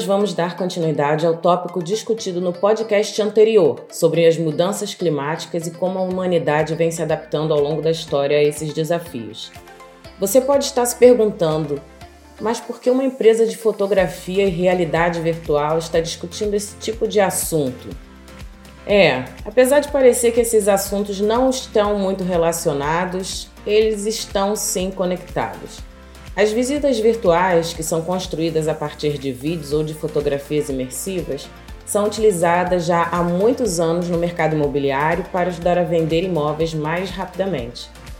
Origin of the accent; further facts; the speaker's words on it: Brazil; Eu nasci no Brasil, um país onde vivemos uma guerra civil diária entre traficantes e policiais.